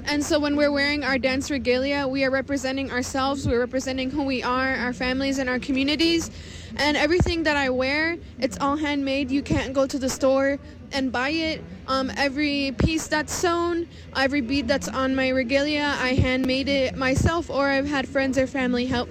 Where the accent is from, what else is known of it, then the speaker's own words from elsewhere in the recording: Lac du Flambeau, Wisconsin, United States; I am Bear Clan from Lac de Flambeau, Wisconsin.